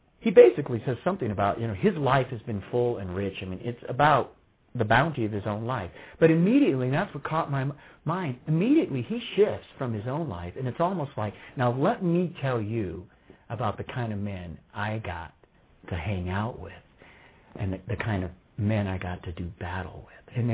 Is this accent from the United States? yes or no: yes; Midwest, United States; Now I'm from the Midwest. There's too much humidity.